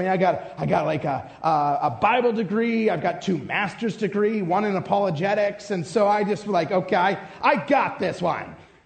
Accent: Utah, United States; Or for me, I'm from Utah, right?

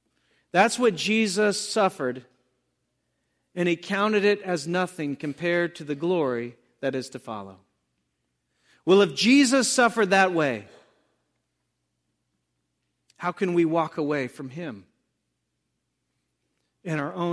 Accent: the South, United States; Remember, growing up in the South, I don't know if they did this here, but in the South, teachers would use paddles.

